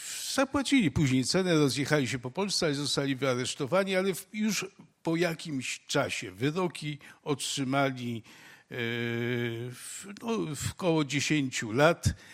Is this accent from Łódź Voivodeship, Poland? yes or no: yes; Łowicz, Łódź Voivodeship, Poland; born there; Urodziłem się w Łowiczu.